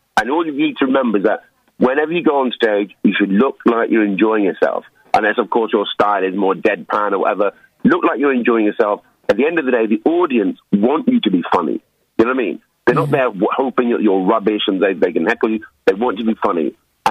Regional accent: London, United Kingdom; my experiences are of a black man growing up in London.

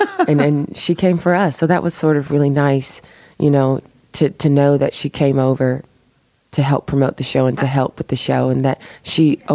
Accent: the South, United States; accent: southern; Yes, my little southern accent.

